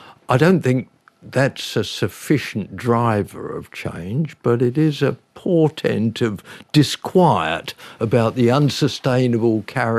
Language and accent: English; England, United Kingdom; born there; I was born in England with parents who were white-collar workers.